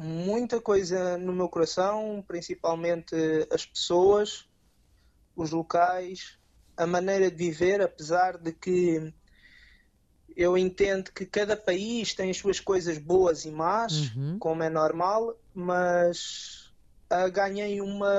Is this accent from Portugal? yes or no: yes; Portugal; tanto a gente, portugueses, como nós portugueses, falamos e às vezes idealizamos as coisas.